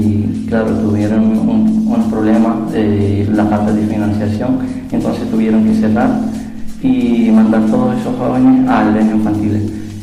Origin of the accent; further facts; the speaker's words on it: Morocco; moved away; soy de Marruecos y tengo 22 años.